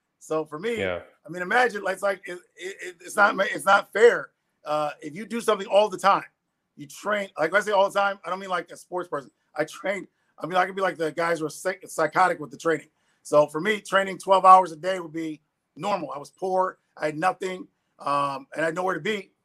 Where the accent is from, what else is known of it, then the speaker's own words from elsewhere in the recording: Ann Arbor, Michigan, United States; so I'm from Ann Arbor, so my speech pattern is very bright, Dumbo-like